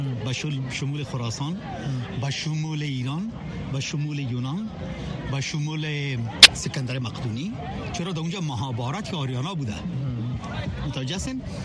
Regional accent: Afghanistan; now in United States; سیتیزن هستم اما امریکایی نشدیم. هنوز ما افغان هستم. افغان به این مفهوم که ما کلچر خود از دست ندادیم.

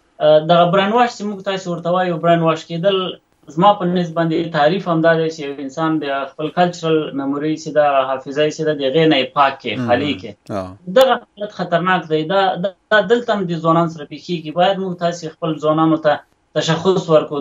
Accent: Afghanistan; زه د افغانستان یم،

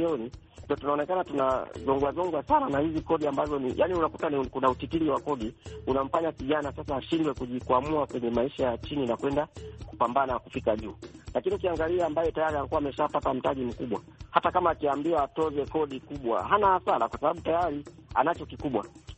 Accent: Geita, Tanzania; Natokea Geita, mkoa wa Mwanza, nchini Tanzania.

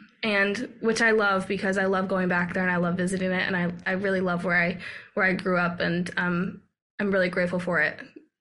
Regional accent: Massachusetts, United States; we're both from Massachusetts

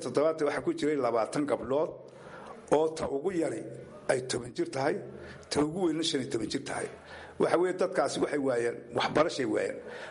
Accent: Gobka Daarimo, Woqooyi Galbeed, Somalia; born there; waxaan ku dhashay Gobka Daarimo Saari dhexdeeda, waa meel Gabeel u jirta 12 kilomitir.

